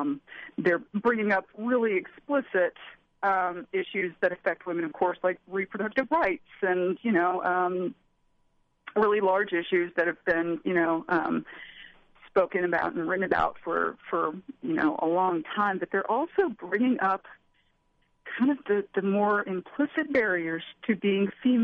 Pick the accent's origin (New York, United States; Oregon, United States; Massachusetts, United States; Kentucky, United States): Kentucky, United States; You know, I'm from Eastern Kentucky originally. I'm from Trump country. though it wasn't always Trump country.